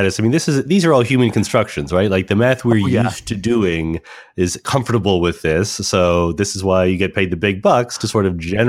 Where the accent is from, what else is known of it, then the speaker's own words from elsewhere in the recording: Philadelphia, Pennsylvania, United States; called them growing up in Philadelphia.